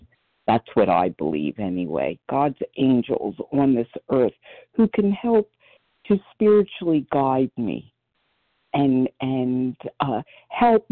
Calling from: Philadelphia, Pennsylvania, United States; from outside of Philadelphia, Pennsylvania.

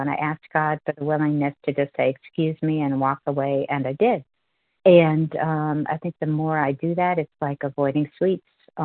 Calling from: Virginia, United States; Hi, this is … I'm calling in from Virginia. And I'm actually in New Orleans right now visiting my mother, but I live in Virginia.

